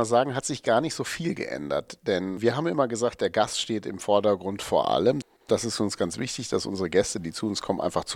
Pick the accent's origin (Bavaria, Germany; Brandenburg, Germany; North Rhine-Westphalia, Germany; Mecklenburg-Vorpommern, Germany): North Rhine-Westphalia, Germany; now in Meisenheim, Germany; Sauerland ist auch natürlich Heimat, Meisenheim ist zu Hause